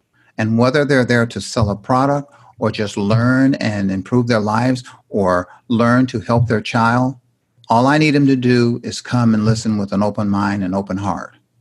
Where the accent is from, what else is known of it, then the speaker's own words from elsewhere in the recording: Indiana, United States; I grew up in Indiana. And in Indiana, it's the law. You have to play basketball.